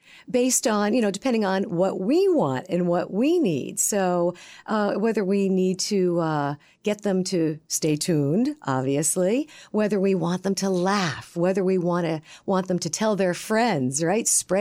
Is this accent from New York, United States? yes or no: no; Rhode Island, United States; accent: Rhode Island; Born and raised in Rhode Island. You know, that funny Rhode Island accent?